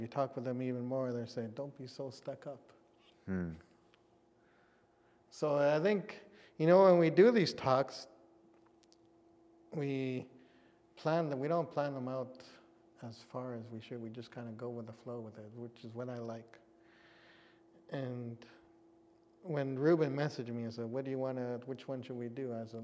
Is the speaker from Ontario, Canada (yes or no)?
no; British Columbia, Canada; And so saying that … from Kwantlen First Nation brings a lot of power and status just by saying that.